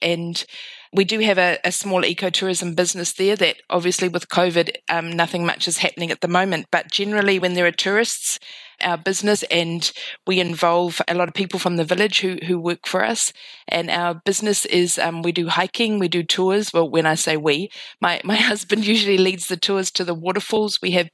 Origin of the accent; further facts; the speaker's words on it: Wellington, New Zealand; now in Samoa; So I'm actually a New Zealander. I'm from Wellington. My husband is Samoan